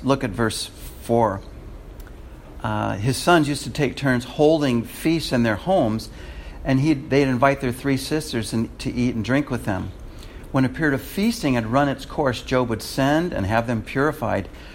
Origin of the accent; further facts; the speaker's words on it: California, United States; I think of that in relationship to my home state of California.